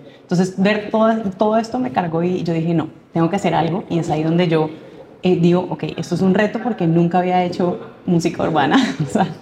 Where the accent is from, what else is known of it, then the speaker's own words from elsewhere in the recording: Cartagena, Bolívar, Colombia; Yo cuando crecí en Cartagena